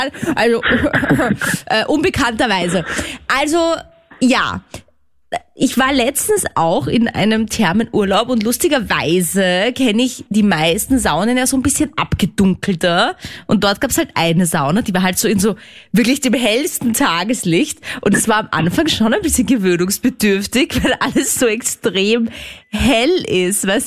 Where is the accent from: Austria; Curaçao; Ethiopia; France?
Austria; wobei es bei uns in Österreich auch an manchen Sommertagen kühl sein kann.